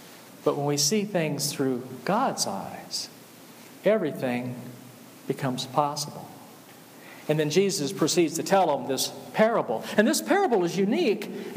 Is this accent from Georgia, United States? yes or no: yes; Atlanta, Georgia, United States; I grew up in Atlanta. My mother's people were from Lynette, Alabama. It was right on the Georgia-Alabama line.